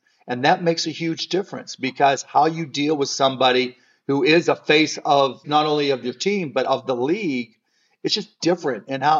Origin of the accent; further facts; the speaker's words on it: Pittsburgh, Pennsylvania, United States; I remember growing up in Pittsburgh and just having some neighbors that were just so incredibly racist